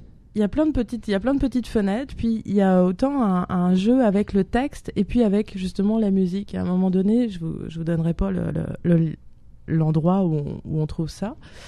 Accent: France; accent: French; Désolée, hein, c'est mon accent français.

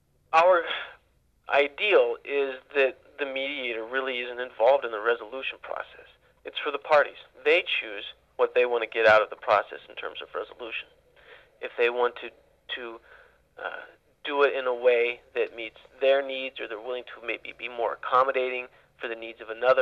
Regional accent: Ukiah, California, United States; also born or lived in East Coast; I kind of felt it coming up inside me as I grew up in Ukiah, and I grew up with people who enjoyed each other

